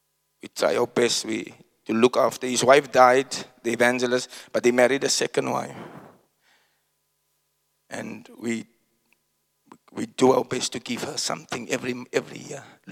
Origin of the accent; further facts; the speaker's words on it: Uitsig, Western Cape, South Africa; born there; He came to Uitzig. I was born in Uitzig.